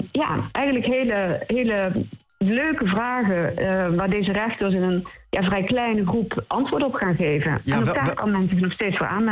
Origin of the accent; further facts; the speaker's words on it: Netherlands; Ik ben Nederlander, maar ik heb ook een andere hoed.